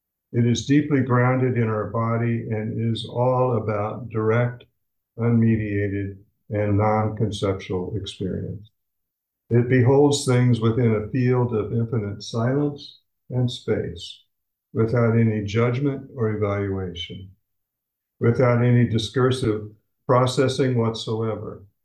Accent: Illinois, United States; I've been here for a month, I'm here from Illinois, and my theme has been intimate.

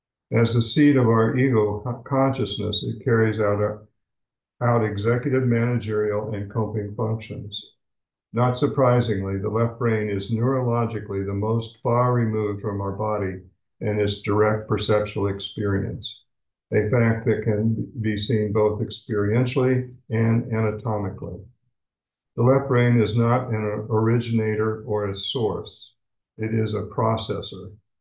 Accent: Illinois, United States; I've been here for a month, I'm here from Illinois, and my theme has been intimate.

